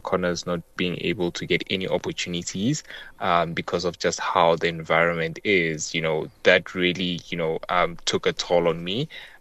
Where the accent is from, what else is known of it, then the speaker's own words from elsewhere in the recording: Hammanskraal, Gauteng, South Africa; being born and bred in Hammanskraal, I had the privilege of, after matric, going to university and going to the big city.